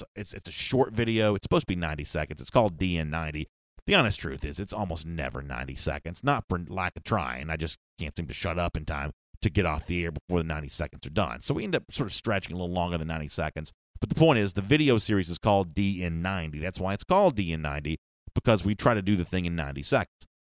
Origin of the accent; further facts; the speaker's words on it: the South, United States; accent: southern; So far be it from me with my southern accent to make fun of anybody else's southern accent